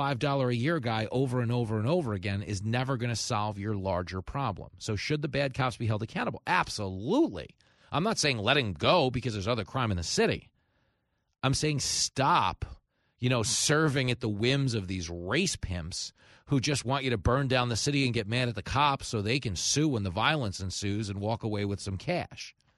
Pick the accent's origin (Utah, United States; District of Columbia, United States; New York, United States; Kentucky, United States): New York, United States; Like, I grew up in New York.